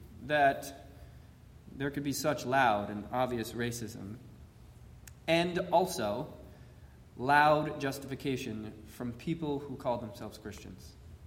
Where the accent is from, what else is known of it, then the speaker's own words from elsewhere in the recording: the South, United States; You know, growing up in the South, I had a lot of experiences of racial bias and prejudice.